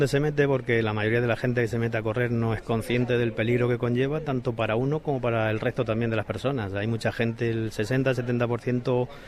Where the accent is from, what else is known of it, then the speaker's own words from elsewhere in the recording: Liétor, Castilla-La Mancha, Spain; en mi casa, en mi pueblo, en Liétor y donde sea